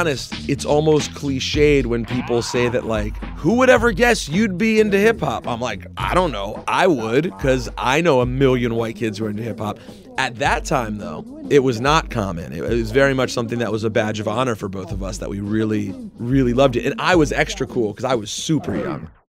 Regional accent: Chevy Chase, Maryland, United States; I grew up in Chevy Chase, Maryland.

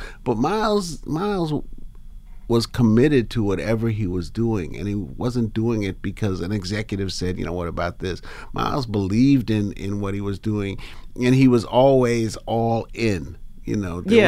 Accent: New York, United States; because, you know, New York is my hometown.

